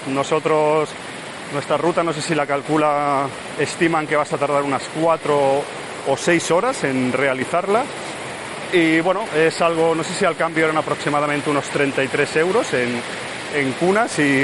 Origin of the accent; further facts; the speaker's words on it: Barcelona, Catalonia, Spain; seguramente en mi país, en mi ciudad, en Barcelona, estaría pasándolo bastante peor en cuanto a calor